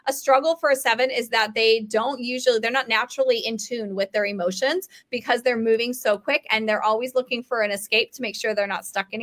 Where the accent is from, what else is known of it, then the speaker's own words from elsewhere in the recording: Colorado, United States; I'm from Colorado, so I'm like very familiar with the snowstorms.